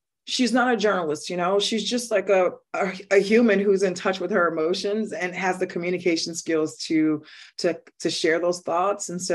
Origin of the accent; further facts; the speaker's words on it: Illinois, United States; So I grew up in the Robert Taylor Homes, and if I was going to write a story about girlhood, that's the neighborhood, the block I know the best.